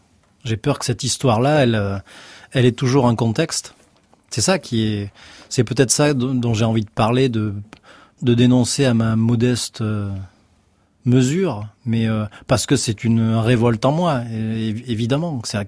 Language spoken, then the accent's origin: French; Nouvelle-Aquitaine, France; Parce que je viens d'un endroit assez isolé, je viens de Corrèze, et puis voilà, j'ai ce côté charnel à mon environnement